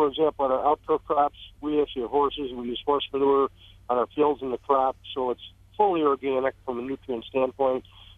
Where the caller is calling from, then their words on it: Rochester, New York, United States; Well, I'm actually calling from the Rochester Public Market right now, where we just wrapped up our morning sale on Thursday mornings.